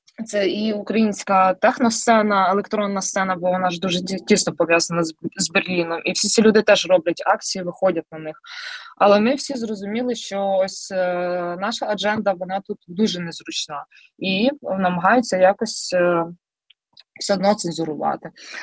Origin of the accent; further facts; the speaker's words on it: Kyiv, Ukraine; коли дізналися, що я з Києва